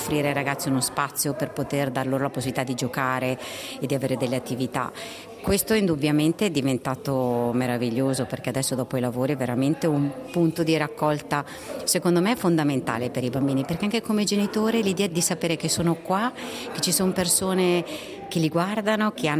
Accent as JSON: {"language": "Italian", "town": "Milan", "region": "Lombardy", "country": "Italy", "tie": "born or raised there", "said": "Io sono cresciuta a Milano"}